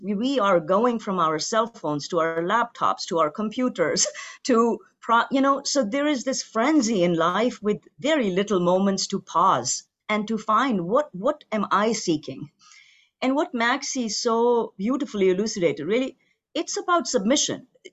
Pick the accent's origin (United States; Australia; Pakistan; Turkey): Pakistan; so I grew up in Pakistan. It's a different, the haves and the have-nots, the perspectives are so different.